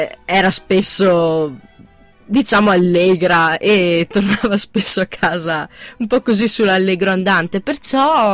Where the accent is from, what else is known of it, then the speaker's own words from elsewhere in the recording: Pieve di Bono, Trentino-Alto Adige, Italy; Beh, cominciamo dalla frazione. La frazione Strada già è un programma già di lì. Pieve di Bono, del Trentino, cioè proprio